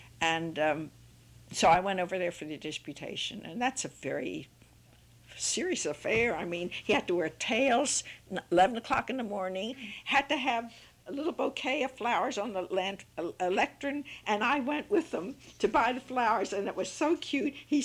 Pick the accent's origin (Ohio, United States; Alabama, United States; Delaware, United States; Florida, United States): Delaware, United States; born there; because, of course, I was born in 1902 in Delaware